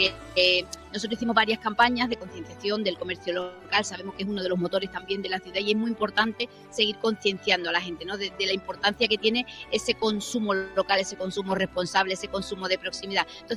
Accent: Cádiz, Andalusia, Spain; lo que refleja cómo somos los gaditanos y las gaditanas.

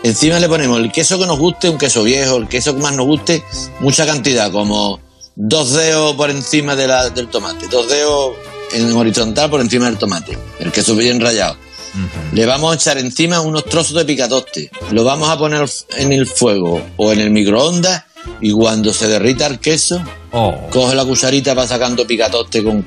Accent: El Puerto de Santa María, Andalusia, Spain; Hola, petarda, que estamos en feria en mi pueblo, qué alegría más grande.

